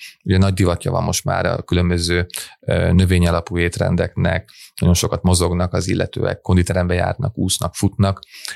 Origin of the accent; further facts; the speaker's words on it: Hungary; És na ebben nem vagyunk jók, mint magyarok.